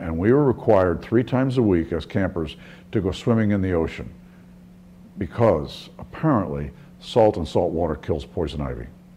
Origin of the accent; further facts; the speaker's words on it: New York, United States; I grew up initially in New York and then outside of New York in Nassau County on Long Island.